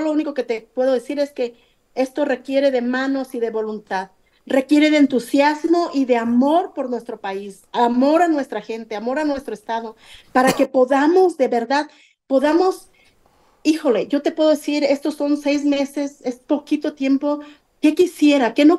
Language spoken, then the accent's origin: Spanish; Guerrero, Mexico; yo también soy de Guerrero, por favor escúchenme, yo también represento, aunque sea un poquito de Guerrero